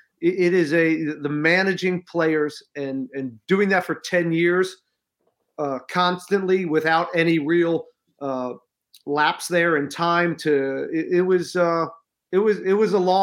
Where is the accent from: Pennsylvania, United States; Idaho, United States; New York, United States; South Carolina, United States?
Pennsylvania, United States; I'm a big fan of Jimmy, and I'm from Pennsylvania, so